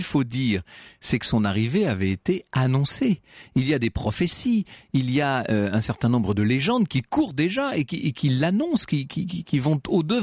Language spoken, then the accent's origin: French; Poitiers, Nouvelle-Aquitaine, France; C'est pas parce que je suis originaire de Poitiers